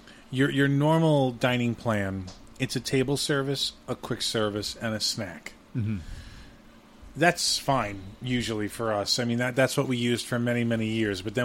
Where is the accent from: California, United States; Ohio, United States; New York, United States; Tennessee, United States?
New York, United States; I mean, I don't know if we would think it was chilly because, you know, we're from New York.